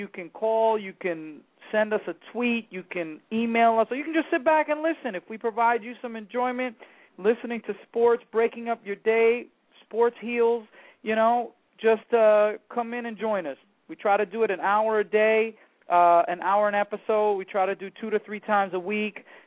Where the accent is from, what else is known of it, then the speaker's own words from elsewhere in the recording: New York, United States; We've got a little bit of an urban edge. We come from New York.